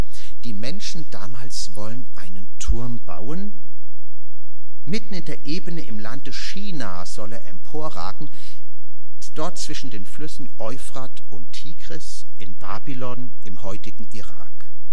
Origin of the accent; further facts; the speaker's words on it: Wiesbaden, Hesse, Germany; Hier in Bad Schwalbach gibt es ja Kirchtürme. Oder in Wiesbaden, wo ich herkomme